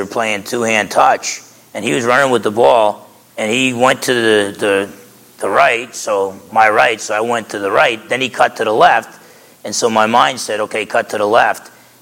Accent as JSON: {"language": "English", "region": "New Jersey", "country": "United States", "tie": "born or raised there", "said": "I was somewhat of an athlete growing up in New Jersey."}